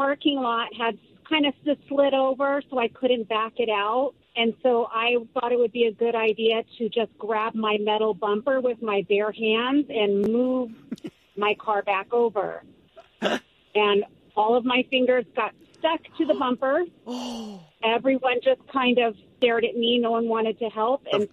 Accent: California, United States; Well, I was my first semester in Montana College, and I'm from California, so I never experienced that cold before.

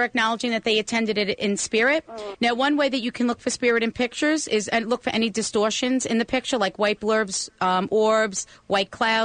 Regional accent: East Coast, United States; because I'm from the East Coast

